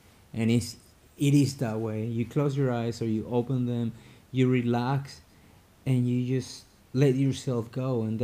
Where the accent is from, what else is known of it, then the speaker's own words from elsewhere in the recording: Ecuador; moved away; Like, I grew up in Ecuador and I hardly ever go there.